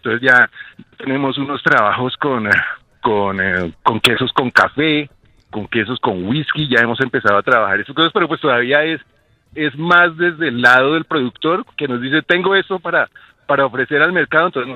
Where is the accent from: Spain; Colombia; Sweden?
Colombia; vemos que la mayoría de nosotros como colombianos preferimos los quesos frescos